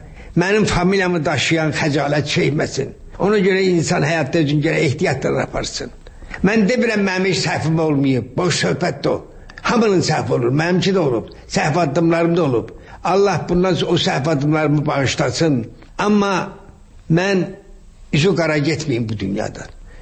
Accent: Shaki, Azerbaijan; Uşaqlığım əsasən Şəkidə olmuşam. Uşaqlığım mənim torpağımla bağlı olub.

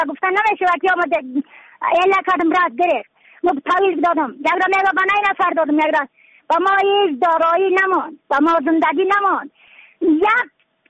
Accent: Badakhshan, Afghanistan; از بدخشان هستم، مرکز بدخشان،

